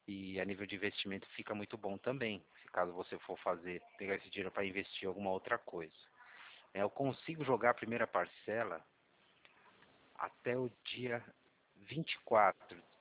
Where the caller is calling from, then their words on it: São Paulo, Brazil; Eu, na verdade, estou falando de São Paulo, né?